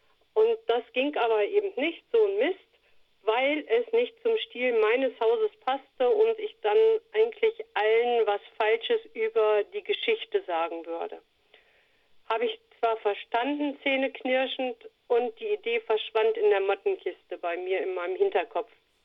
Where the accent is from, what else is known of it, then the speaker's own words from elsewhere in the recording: Duderstadt, Lower Saxony, Germany; Ich bin ja hier in Duderstadt aufgewachsen